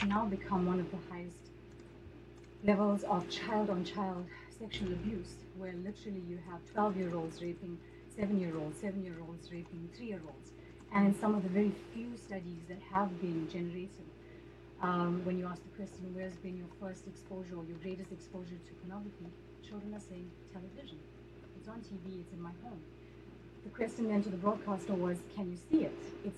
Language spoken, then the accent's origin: English; South Africa; I'm from South Africa.